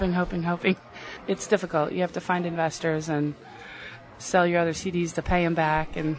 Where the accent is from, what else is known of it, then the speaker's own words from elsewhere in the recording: Anaheim, California, United States; now in Long Beach, United States; I am from Anaheim, California originally, but I live in Long Beach now.